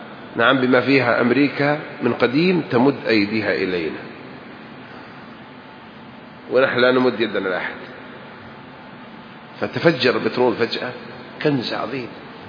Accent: Saudi Arabia

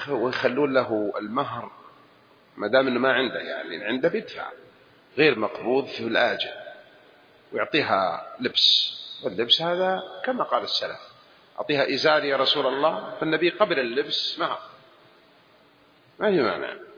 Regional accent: Jeddah, Makkah Province, Saudi Arabia; حصلت عندنا في جدة هنا في حجاز سعوديون يسمونها ملكة

